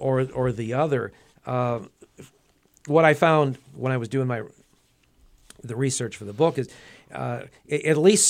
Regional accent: Wisconsin, United States; now in Pennsylvania, United States; growing up in Wisconsin, where I grew up, they've always had open primaries

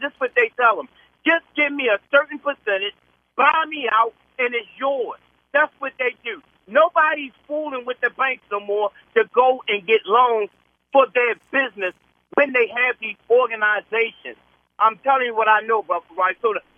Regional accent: Cherry Hill, United States; I grew up in Cherry Hill. The shopping center was owned black.

